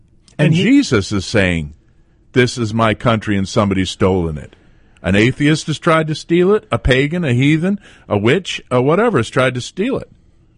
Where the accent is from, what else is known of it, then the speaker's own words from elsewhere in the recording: Lexington, Massachusetts, United States; also born or lived in New Hampshire; Growing up, and I was born in Lexington, Massachusetts.